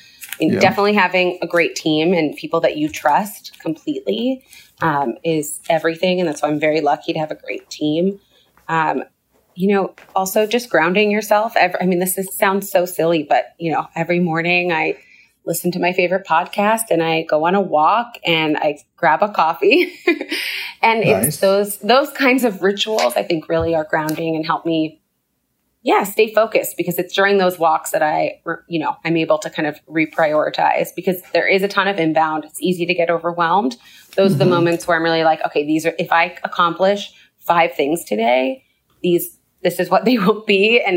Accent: Canada; also born or lived in United States; I grew up in Canada. I lived in the U.S. for 10 years.

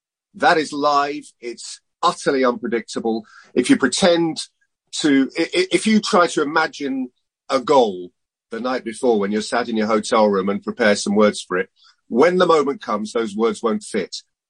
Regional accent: England, United Kingdom; And of course, as an Englishman, I enjoy that.

